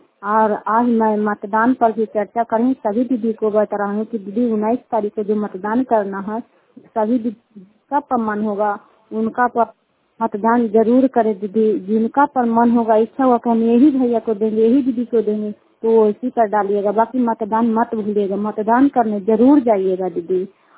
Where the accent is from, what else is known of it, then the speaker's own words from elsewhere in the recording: Kukhadiya, Bihar, India; कुखाड़िया के रहने वाले हैं। रुखाई पंचायत चंडी प्रखंड नरिंदा जिला